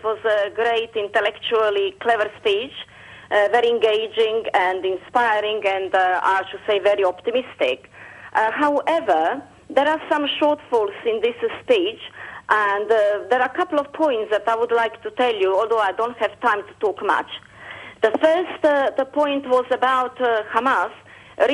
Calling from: London, United Kingdom; from London.

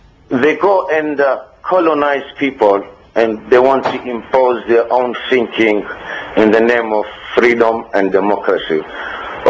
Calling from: Saudi Arabia; English is a second language; I'm calling from Saudi.

